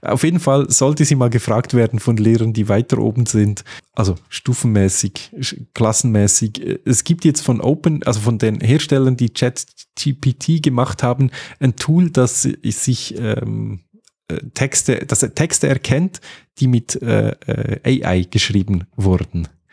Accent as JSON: {"language": "German", "country": "Switzerland", "said": "Das ist für diejenigen, die nicht wissen, was es ist, bei uns in der Schweiz, bei euch heißt es, glaube ich, wie heißt es, Bahn 100 und so weiter?"}